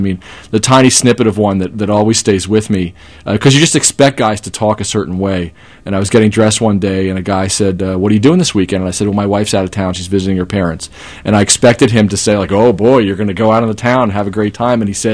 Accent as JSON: {"language": "English", "town": "Harrisburg", "region": "Pennsylvania", "country": "United States", "tie": "born or raised there", "said": "I grew up in Harrisburg in a Jewish community there"}